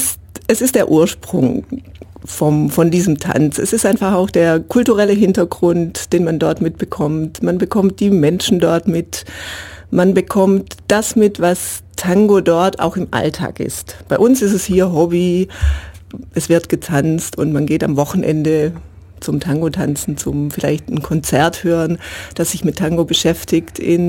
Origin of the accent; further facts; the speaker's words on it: Rißtissen, Baden-Württemberg, Germany; Ich komme hier etwas westlich, 30 Kilometer aus Ristissen. Kleinen Dorf Ristissen.